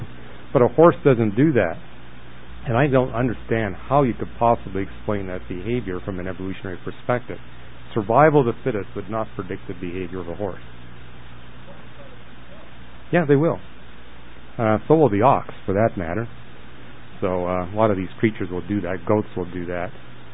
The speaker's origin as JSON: {"language": "English", "country": "Canada", "tie": "born or raised there", "said": "There was a lot of that going on when I was raised in Canada."}